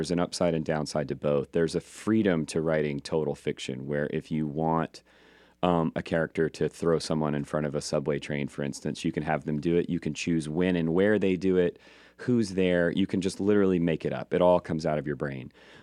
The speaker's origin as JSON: {"language": "English", "region": "Georgia", "country": "United States", "tie": "born or raised there", "said": "And I learned to tell stories growing up in Georgia, because people would sit around and tell stories."}